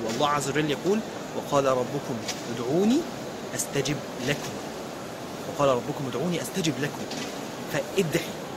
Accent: Alexandria Governorate, Egypt; also born or lived in 6th of October; نزلت بعد كده 6 اكتوبر، انا اسكندراني، فنزلت بعد كده 6 اكتوبر

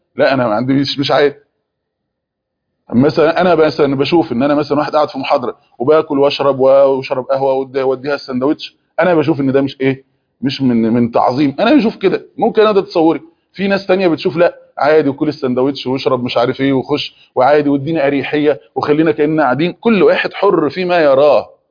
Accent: Egypt; احنا مثلا عندنا في مصر

